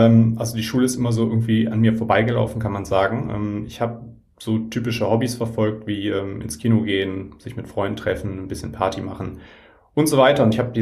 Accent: North Rhine-Westphalia, Germany; born there; now in Hamburg, Germany; ich bin 32. Ich wohne jetzt seit ungefähr 8 Jahren in Hamburg, komme gebürtig aus NRW.

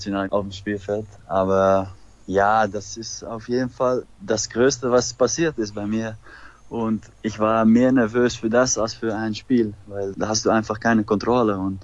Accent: Aalsmeer, North Holland, Netherlands; German is a second language; Ja, da wo ich wohne, in Aalsmeer, da ist einer der größten Handballvereine

